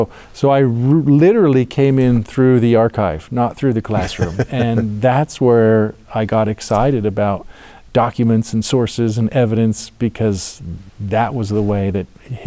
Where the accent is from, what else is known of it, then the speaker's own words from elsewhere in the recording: Maryland, United States; I grew up in Maryland, and then I went to BYU, and history came later.